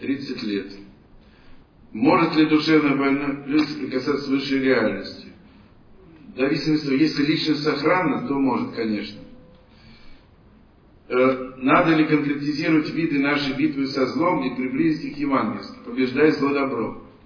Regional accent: Moscow, Russia; born there; Родители у меня были москвичами, я родился в Москве.

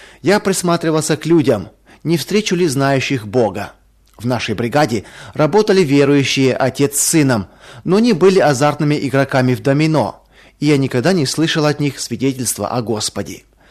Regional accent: Krymno, Volyn Oblast, Ukraine; born there; Родился я в Волынской области, в глухом селе Крымно, 17 километров от районного центра.

